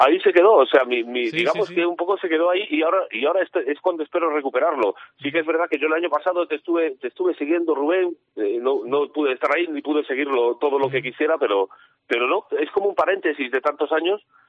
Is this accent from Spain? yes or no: yes; Spain; yo como gallego-andaluz, ya que me considero